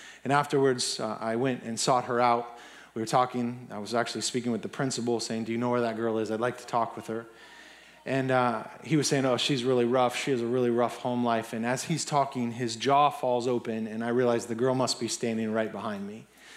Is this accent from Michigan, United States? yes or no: no; Littleton, Colorado, United States; I was growing up in Littleton. That is my hometown.